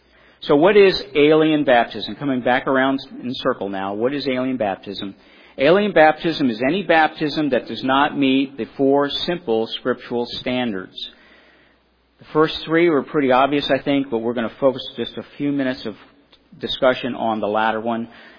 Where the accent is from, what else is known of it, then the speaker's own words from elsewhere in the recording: Scotland, United Kingdom; For instance, I'm from Scotland.